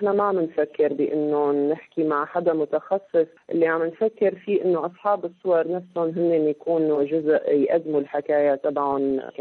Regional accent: Syria; حتى لو كسوريين بس عنا ذاكرة مع هذا المكان اللي هو مخيم اليرموك

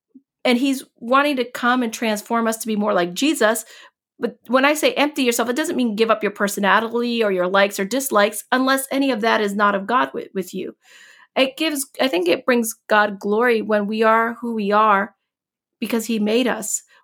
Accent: Puerto Rico; born there; I was born in 1970 in Puerto Rico.

